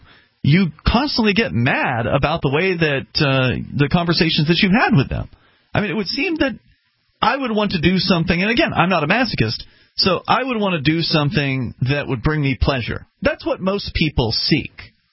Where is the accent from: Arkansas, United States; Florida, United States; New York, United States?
Florida, United States; Sarasota; Actually, from my hometown of Sarasota, Florida.